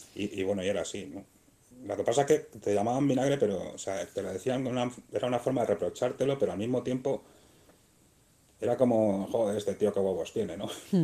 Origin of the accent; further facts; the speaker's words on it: Soria, Castile and León, Spain; La primera borrachera me la cogí en mi pueblo, en Soria. Y no sé, tendría yo borrachera, pues tendría 15 o 16 años.